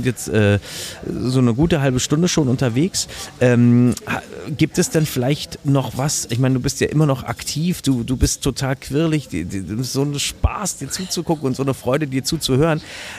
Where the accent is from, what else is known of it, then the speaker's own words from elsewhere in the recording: Berlin, Germany; ich bin ja auch aufgewachsen im Westteil